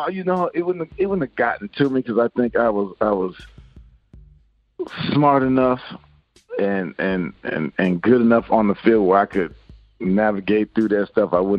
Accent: Seattle, Washington, United States; also born or lived in Virginia; Well, I'm originally from Seattle. My dad finished with the Redskins, and so I moved to Virginia.

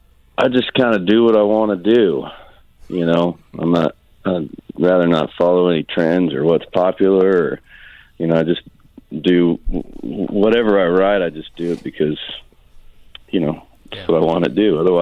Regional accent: Canton, Georgia, United States; also born or lived in Hinesville; I was born in outside of Savannah in Hinesville, Georgia, and then moved away. I was thought I was in the military and came back for high school, and I kind of lived in Canton, Georgia, Cherokee County for a while.

